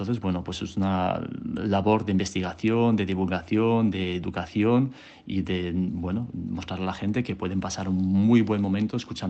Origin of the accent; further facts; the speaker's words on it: Basque Country, Spain; Yo vengo del País Vasco, hay una tradición coral enorme